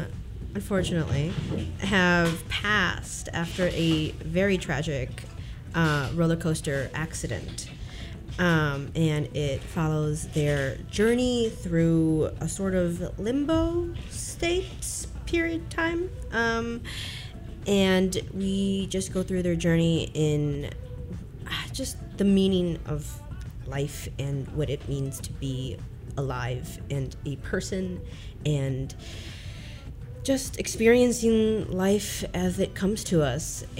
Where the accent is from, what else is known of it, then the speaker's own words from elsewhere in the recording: Chicago, Illinois, United States; again. And I am a first year MFA directing student. I am originally from Chicago, and I got my BFA in directing from the University of Illinois at Urbana-Champaign.